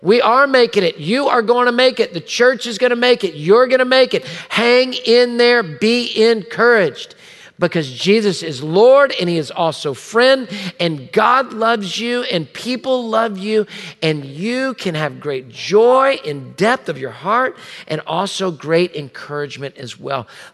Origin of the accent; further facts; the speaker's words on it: Houston, Texas, United States; It's been a tough week as a Houstonian, as a Texan.